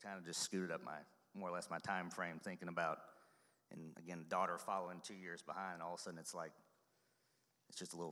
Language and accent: English; Arkansas, United States; I grew up in Arkansas. I have obviously some buddies from high school.